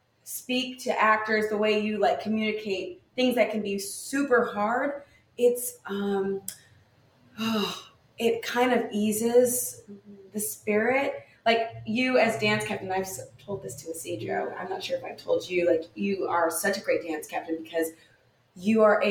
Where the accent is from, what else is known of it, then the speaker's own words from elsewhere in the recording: California, United States; Because y'all from San Diego, and I'm from California. My family vacationed in San Diego.